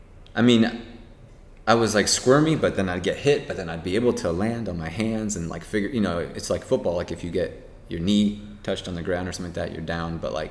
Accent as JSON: {"language": "English", "town": "Tarrytown", "region": "New York", "country": "United States", "tie": "born or raised there", "said": "And I grew up, born and raised in New York, born in White Plains, New York."}